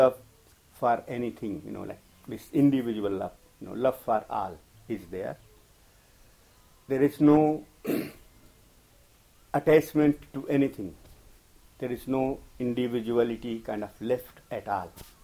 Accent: India; English is a second language; I'm also Indian, so my, you know, the way I speak English, I understand that many people will not understand

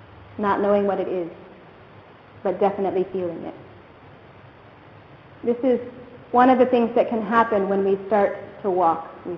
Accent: United States; Since I come from the United States, where hitchhiking is outlawed, is against the law for many good reasons

